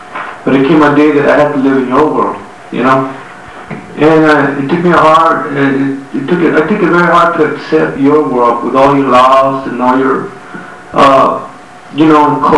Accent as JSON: {"language": "English", "region": "California", "country": "United States", "tie": "born or raised there", "said": "I ended up being back in California. You know, I grew up on Indian reservation."}